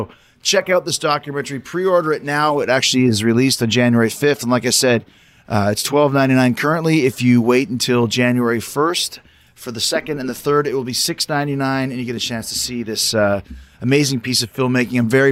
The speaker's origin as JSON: {"language": "English", "town": "Winnipeg", "region": "Manitoba", "country": "Canada", "tie": "born or raised there", "said": "I grew up in Winnipeg, Manitoba."}